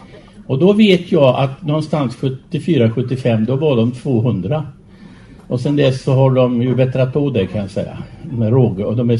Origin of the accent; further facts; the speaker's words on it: Donsö, Västra Götaland County, Sweden; Jag är ju uppvuxen i Göteborgs ödra skärgård. På en ö som heter Donse.